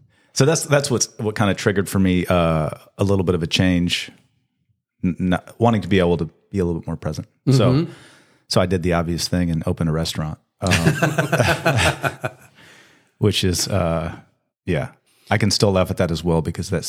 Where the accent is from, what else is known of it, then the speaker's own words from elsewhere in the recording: Michigan, United States; moved away as an adult; now in Nashville, United States; I grew up in Michigan and I escaped there at the age of 22. It's beautiful, but it tries to kill you about 6 months out of the year with cold.